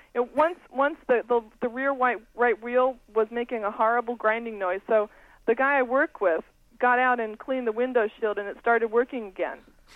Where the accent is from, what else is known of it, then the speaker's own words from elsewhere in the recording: Estonia; English is a second language; I'm calling from New York, and I'm also from Estonia and the former Soviet Union.